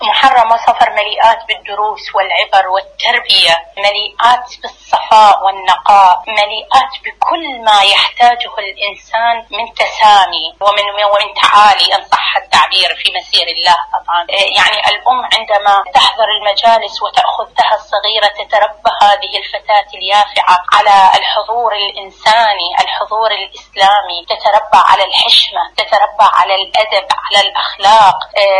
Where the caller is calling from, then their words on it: Iraq; من العراق.